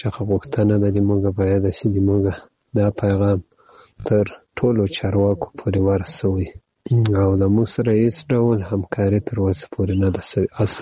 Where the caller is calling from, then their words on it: Ghazni, Afghanistan; زه د غزنی دی ولایت د یکتی ولسوالۍ څخه تاسو ته پیغام پرېږدم.